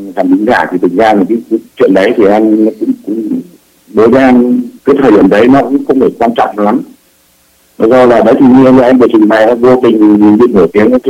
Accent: Hanoi, Vietnam; em sinh ra và lớn lên Hà Nội, nhưng mà như quê quán thì là bố mẹ ở Nghệ An miền Trung, là cái đất là cái nơi của cộng sản đó.

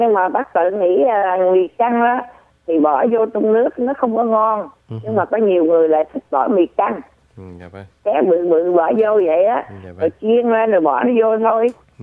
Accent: Southern Vietnam, Vietnam; mình người Nam

